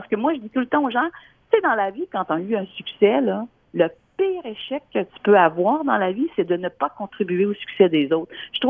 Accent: Quebec City, Quebec, Canada; je suis de Québec

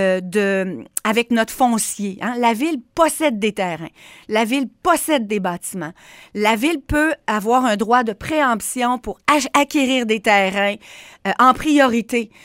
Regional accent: Quebec City, Quebec, Canada; Moi, je suis née à Québec. J'ai vécu toute ma vie à Québec. Québec, c'est ma maison. Québec, c'est chez moi.

